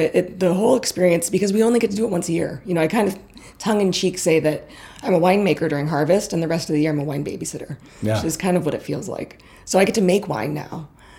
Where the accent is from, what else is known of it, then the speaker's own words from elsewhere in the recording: California, United States; I grew up in the Sonoma Valley, and I grew up around wine.